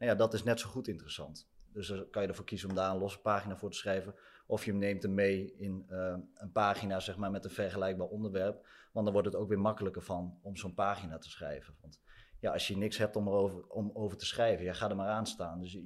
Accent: Hoogeveen, Drenthe, Netherlands; Ik kom uit Hogeveen, dat is inderdaad een stuk kleiner dan Amsterdam.

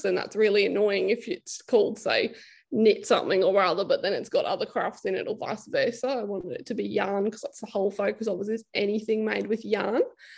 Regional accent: Australia; especially that being Australian, because I think we're all a bit deprived of that in this marketplace.

